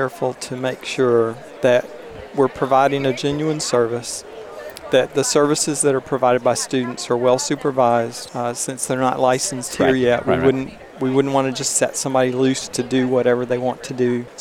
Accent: Mobile, Alabama, United States; You got to know that I'm a homeboy. I grew up in Mobile, Alabama. I went to high school all the way there.

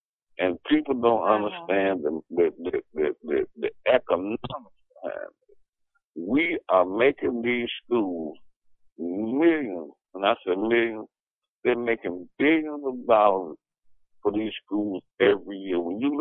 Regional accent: the South, United States; And see, I come from the South, and I remember the CIAA.

